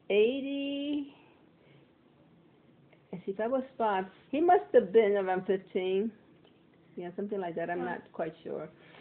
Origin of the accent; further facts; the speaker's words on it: Puerto Rico; born there; Okay, I was born in Puerto Rico.